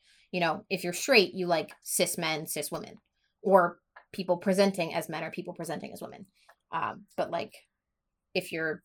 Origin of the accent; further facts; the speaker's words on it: Louisiana, United States; born there; I mean, like I'm adopted. I was born in Louisiana. And I have family that live there